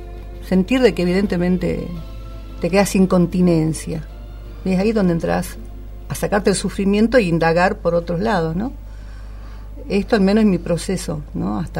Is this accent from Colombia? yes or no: no; La Quiaca, Jujuy, Argentina; Yo nací en la Quiaca, me preguntás. Sí. Y bueno, yo percibía mi formación en un pueblo fronterizo, donde pasábamos una niñez feliz